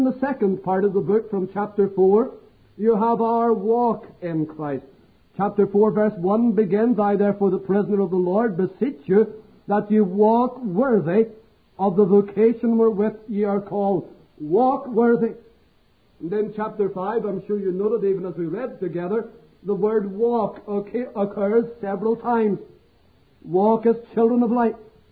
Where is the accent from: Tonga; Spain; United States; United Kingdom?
United Kingdom; Northern Ireland; I come from Northern Ireland, and in our worship, we are very simplistic.